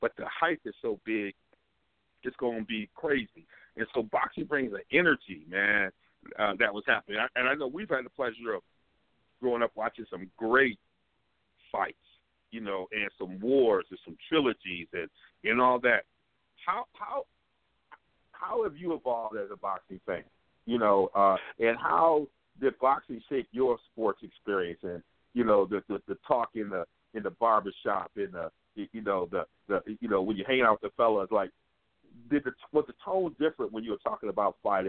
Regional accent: Ann Arbor, Michigan, United States; you know we grew up in the Ann Arbor, Michigan area

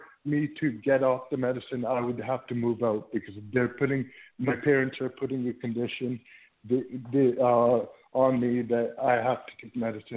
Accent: Toronto, Ontario, Canada; So, I'm from Toronto.

